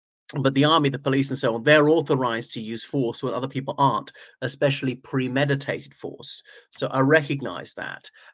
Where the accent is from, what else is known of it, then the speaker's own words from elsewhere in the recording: Ireland; from Ireland.